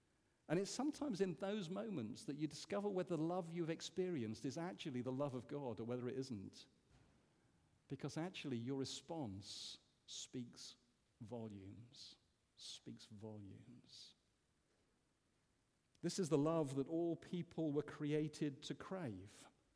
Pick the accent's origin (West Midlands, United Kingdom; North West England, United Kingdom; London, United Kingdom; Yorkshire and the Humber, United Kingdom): Yorkshire and the Humber, United Kingdom; I'm a Yorkshireman